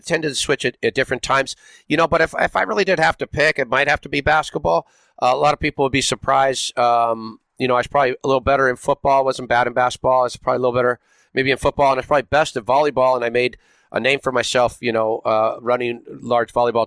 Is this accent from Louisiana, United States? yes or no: no; Venice, California, United States; So, yeah, you asked me about growing up in Venice. You know, I was born like 64 range.